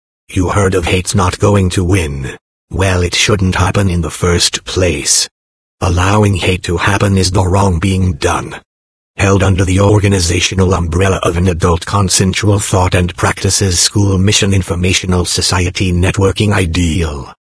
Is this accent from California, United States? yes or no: yes; San Bernardino, California, United States; my return back to my hometown of San Bernardino